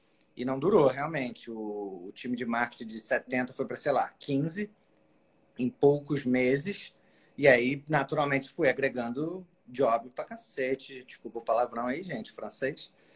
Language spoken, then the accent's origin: Portuguese; Rio de Janeiro, Brazil; accent: carioca; sou carioca, deu para perceber pelo sotaque também.